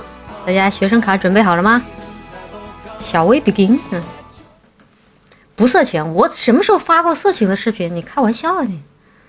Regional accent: Chongqing, China; 我是在我家乡遇到的，我重庆遇到的，

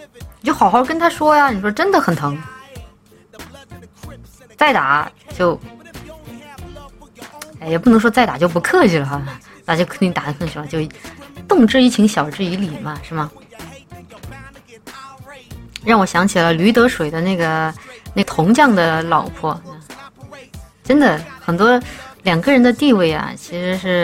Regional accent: Chongqing, China; 在川渝地区，在我的老家重庆哈

